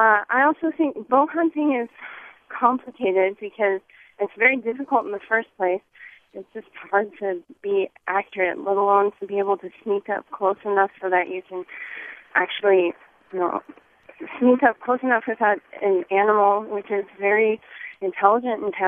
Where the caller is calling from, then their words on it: San Jose, California, United States; I'm calling from San Jose.